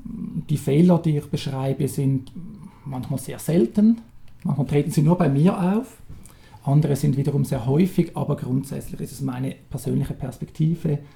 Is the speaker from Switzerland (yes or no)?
yes; Switzerland; wie man hört, ich bin Schweizer, wohne hier ganz in der Nähe, ebenfalls im Kanton Zürich